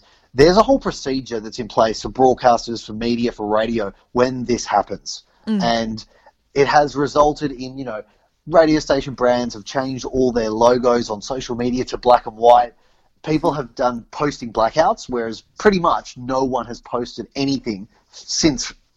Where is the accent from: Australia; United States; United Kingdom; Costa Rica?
Australia; as an Australian